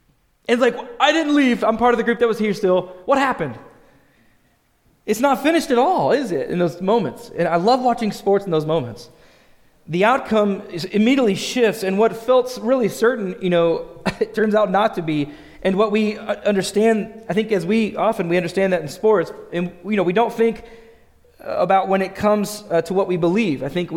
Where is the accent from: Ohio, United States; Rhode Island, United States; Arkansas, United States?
Arkansas, United States; as we're new Kansans here, we're not Arkansans, we just lost two letters. That's all. We're from Arkansas. It's not your Kansas, it's our Kansas.